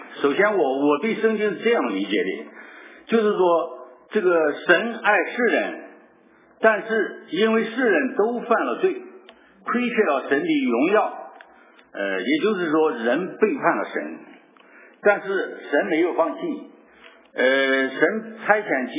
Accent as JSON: {"language": "Chinese", "town": "Chengdu", "region": "Sichuan", "country": "China", "said": "我来自中国四川成都，我到美国来是探亲"}